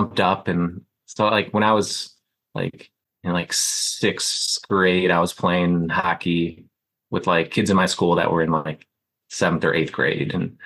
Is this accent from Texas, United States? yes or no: no; Wyandotte, Michigan, United States; Just outside of Detroit, Michigan, a little town called Wyandotte.